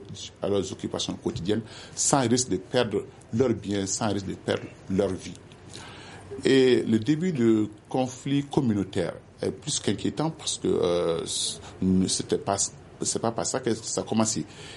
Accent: Mali

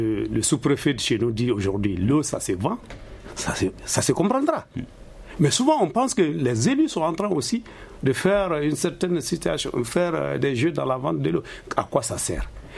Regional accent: Sanso, Sikasso, Mali; Il y a aujourd'hui l'adduction d'eau chez moi à Sanso.

